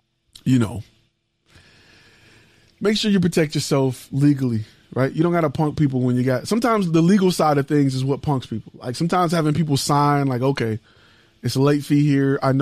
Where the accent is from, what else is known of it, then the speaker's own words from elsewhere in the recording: Detroit, Michigan, United States; I'm from Detroit. And I come from a place where we handle these problems differently.